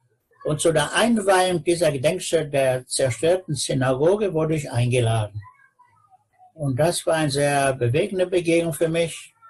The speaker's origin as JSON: {"language": "German", "town": "Peine", "region": "Lower Saxony", "country": "Germany", "tie": "born there", "moved": "yes", "said": "von meiner Geburtsstadt Peine"}